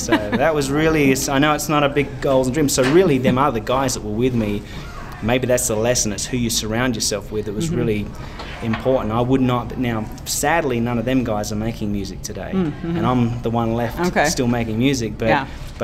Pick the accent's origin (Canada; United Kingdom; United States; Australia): Australia; where I grew up in Australia, that was a very promising career.